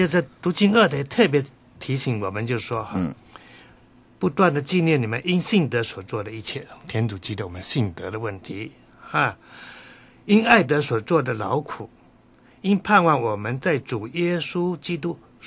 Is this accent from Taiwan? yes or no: no; China; 那跟我们中国人的一句成语一样的